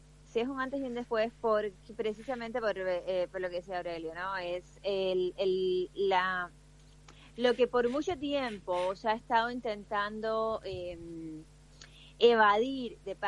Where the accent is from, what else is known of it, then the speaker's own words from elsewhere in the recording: Cuba; un mensaje muy muy bien acogido y agradecido por el pueblo cubano en un momento donde la represión en mi país está en aumento en intensidad y en crueldad